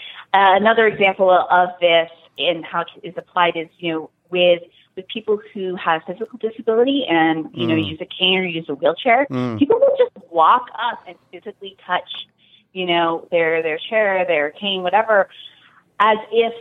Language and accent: English; Deep South, United States; I grew up in the Deep South, and I've heard a lot of backlash over here